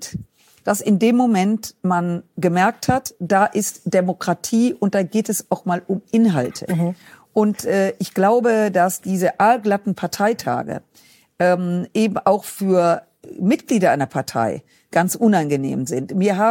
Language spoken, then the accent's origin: German; Rhineland, Germany; also ich komme ja aus dem Rheinland